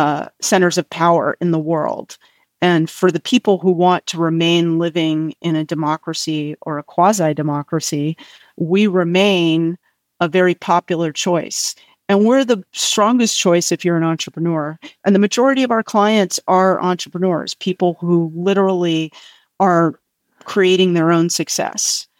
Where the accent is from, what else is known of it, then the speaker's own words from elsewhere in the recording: California, United States; The other issue is I grew up in Silicon Valley.